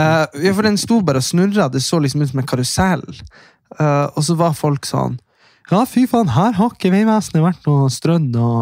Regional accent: Nordland, Norway; der vi er fra, det er jo aldri stengt på Kråkmå eller på Saltfjellet

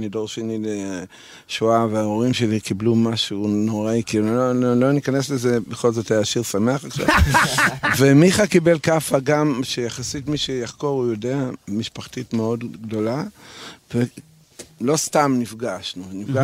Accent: Belarus; now in Israel; רוסיה לבנה, שנות ה-70

